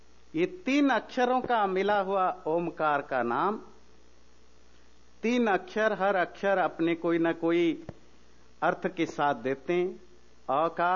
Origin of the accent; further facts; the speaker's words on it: India; moved away; पर जो हम सब भारत से हैं, हमें सबको पता है, ज्यादातर भारत में भी बहुत सारे स्टेट्स में नीक नाम ज्यादा पॉपुलर होता है